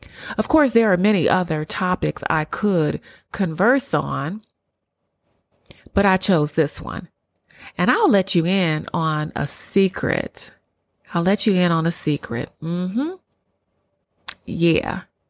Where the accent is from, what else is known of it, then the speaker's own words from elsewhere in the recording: Cleveland, Ohio, United States; I'm from Cleveland, Ohio. So I love snow. I used to love playing in snow.